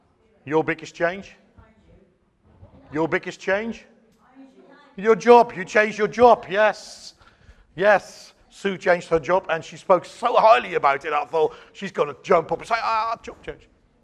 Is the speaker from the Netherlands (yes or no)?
yes; Netherlands; English is a second language; moved away as an adult; But when I was a child, we didn't have double-decker trains. So even since I moved here 33 years ago from Holland, that has changed.